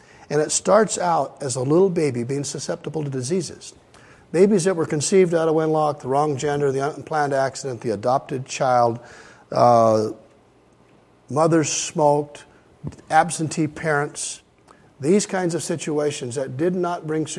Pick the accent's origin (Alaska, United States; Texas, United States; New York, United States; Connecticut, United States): Alaska, United States; Anchorage; a traveling pastor, came through my hometown in Anchorage